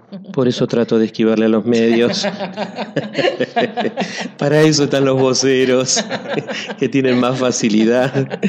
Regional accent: La Plata, Buenos Aires Province, Argentina; Yo vengo de La Plata, vengo del ámbito universitario

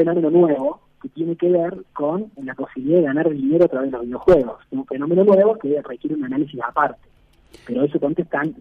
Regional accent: San Juan, Argentina; Yo soy de San Juan. Yo en San Juan jugaba con un Atari blanco y negro.

